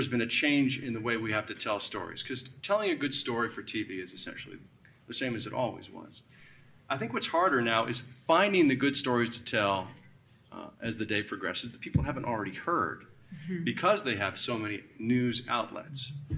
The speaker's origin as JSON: {"language": "English", "region": "Pennsylvania", "country": "United States", "tie": "born or raised there", "said": "I grew up outside Philadelphia."}